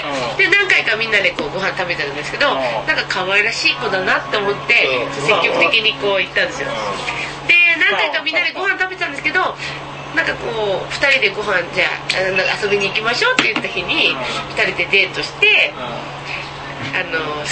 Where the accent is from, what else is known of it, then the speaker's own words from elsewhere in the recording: Shizuoka, Japan; 静岡県、私静岡県なんですよ、